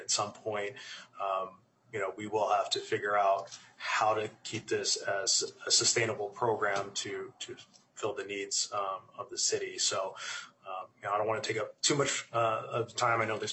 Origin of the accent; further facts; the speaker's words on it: California, United States; now in New Ulm, United States; I have moved to Minnesota about 3 years ago, and I came from California.